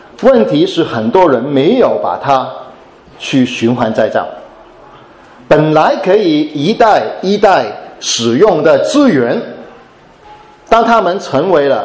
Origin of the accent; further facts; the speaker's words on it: Hong Kong; 至少我是香港人